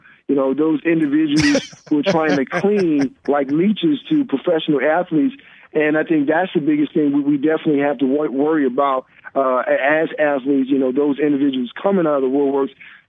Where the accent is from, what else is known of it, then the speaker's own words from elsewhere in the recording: Miami, Florida, United States; I grew up in Miami as a Miami fan.